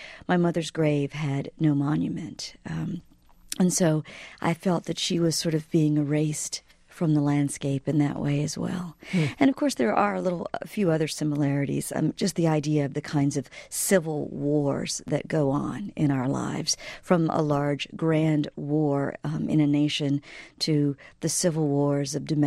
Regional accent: Mississippi, United States; born there; Well, you know, I was born in 1966 in Mississippi, and it seems like so long ago

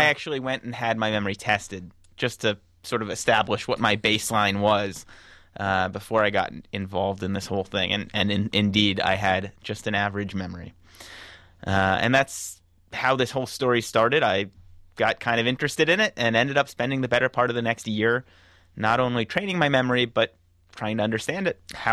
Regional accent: Washington, District of Columbia, United States; I grew up in Washington listening to your show, listening to Kojo, the whole crew here

